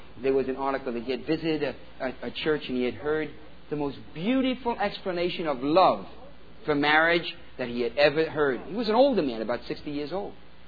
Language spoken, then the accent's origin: English; New York, United States; accent: New York; Excuse me. That's my New York accent.